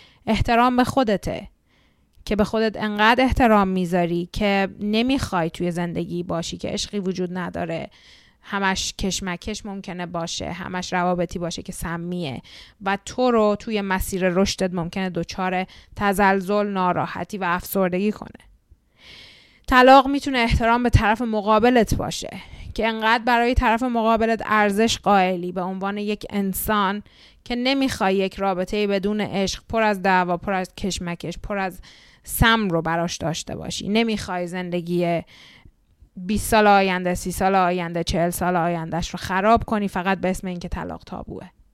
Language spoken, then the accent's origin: Persian; Iran; born there; درسته که ما فارسی زبانیم و توی ایران به دنیا اومدیم و خودمون رو ایرانی ممکنه هویت یابی کنیم